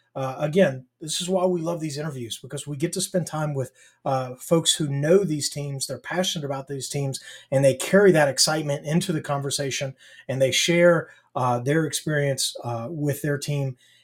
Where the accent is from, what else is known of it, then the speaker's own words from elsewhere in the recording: Nashville, Tennessee, United States; I'm from the Nashville area. And so I'm a big fan of Middle.